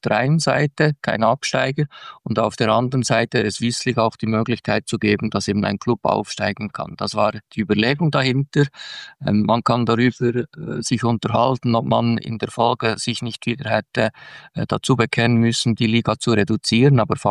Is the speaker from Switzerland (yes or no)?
yes; Switzerland